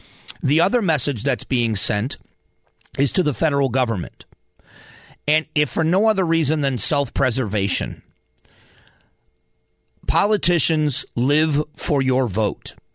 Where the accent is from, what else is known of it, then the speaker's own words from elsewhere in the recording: Fort Myers, Florida, United States; Now, I grew up in Lee County. I grew up in Fort Myers, which is part of Lee County.